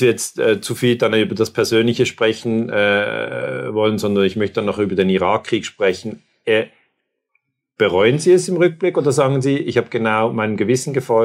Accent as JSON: {"language": "German", "country": "Switzerland", "said": "ich bin ja Schweizer, ich schaue das von außen"}